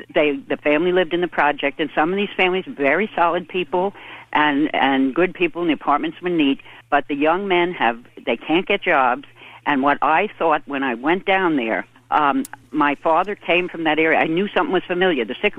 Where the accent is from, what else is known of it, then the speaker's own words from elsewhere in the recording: Brooklyn, New York, United States; now in Perrysburg, United States; I'm from New York and Brooklyn, and my father was in family. And I live up in Perrysburg, New York